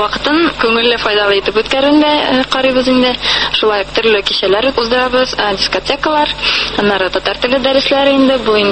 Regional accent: Nizhnekamsk, Tatarstan, Russia; now in Ulyanovsk Oblast, Russia; Үзем мин Татарстаннан, Түбән Кама шәһәреннән, шунда туып үстем. Монда инде 4 ел элек килдем, укырга.

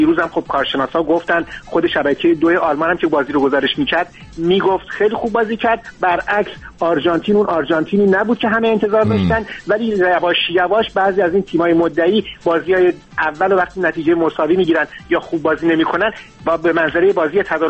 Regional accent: Iran; همه ما ایرانی هستیم

